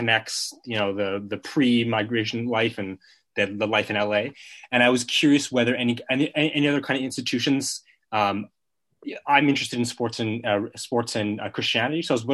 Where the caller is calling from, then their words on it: Montreal, Quebec, Canada; I'm calling from Montreal today, and there's actually a big snowstorm this morning.